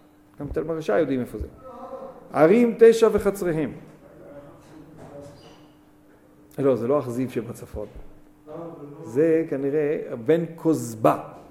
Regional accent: Southern District, Israel; כל אשר על יד אשדוד וחצריהם. בדיוק מאיפה שאני בא, וזה הערב, כן? באתי משם. כל אשר על יד אשדוד, בין עקרון לאשדוד, גבעת וושינגטון.

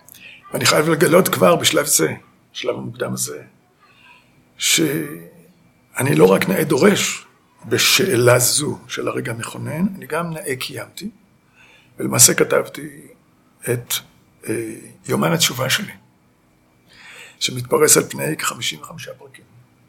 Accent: Kvutzat Kinneret, Northern District, Israel; אני נולדתי בקבוצת כנרת. שם חייתי, שם חונכתי, שם גדלתי.

